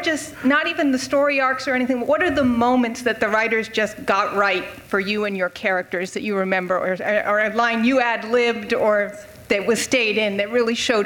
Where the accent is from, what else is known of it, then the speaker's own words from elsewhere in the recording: Florida, United States; I came here from Florida.